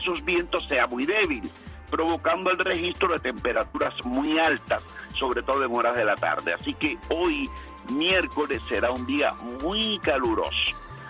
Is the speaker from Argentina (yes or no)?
no; Cuba; soy cubano.